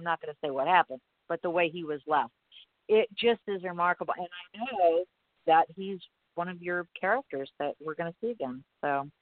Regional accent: Miami, Florida, United States; And, you know, I grew up in Miami. 60-70% of our population is Latino.

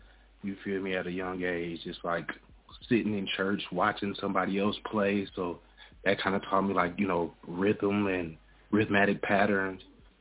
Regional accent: Detroit, Michigan, United States; Nah, I'm originally from Detroit, Michigan.

